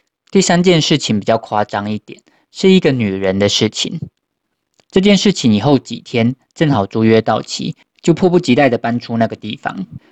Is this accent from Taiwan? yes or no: yes; Taiwan; 房门把手上挂着一张我从台湾带来的佛像